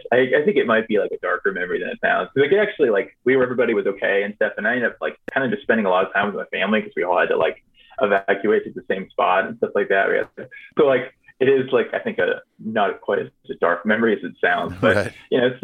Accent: Texas, United States; now in Austin, United States; I'm from Southeast Texas. I live in like the Austin area now

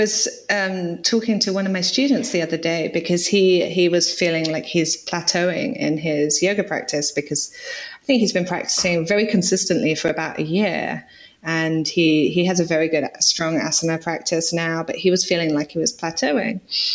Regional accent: United Kingdom; me being British, I don't feel I need to pledge my allegiance so much

